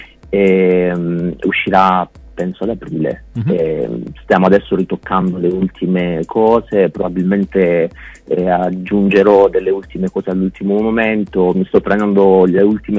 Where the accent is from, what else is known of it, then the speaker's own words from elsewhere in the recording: Apulia, Italy; born there; Sono nato in Puglia e poi a un certo punto mi sono distaccato da quell'ambiente